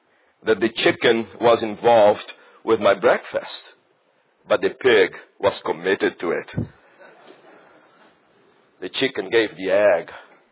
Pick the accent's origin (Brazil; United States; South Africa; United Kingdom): Brazil; English is a second language; My wife's from the Netherlands, I'm from Brazil. And we grew up in Brazil